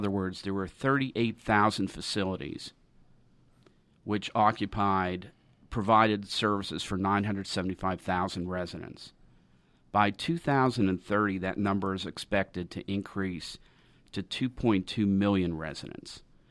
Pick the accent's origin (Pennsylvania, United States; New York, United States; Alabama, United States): Pennsylvania, United States; Pittsburgh; I'm from Pittsburgh, Pennsylvania, and went to the University of Pittsburgh, where I received my B.A., an MA in Urban Regional Planning and Urban Economics.